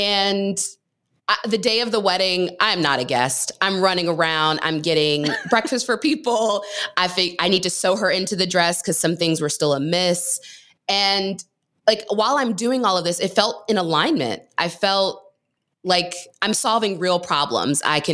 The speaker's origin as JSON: {"language": "English", "region": "Maryland", "country": "United States", "tie": "born or raised there", "said": "So I grew up in Maryland, so my brother lived in DC."}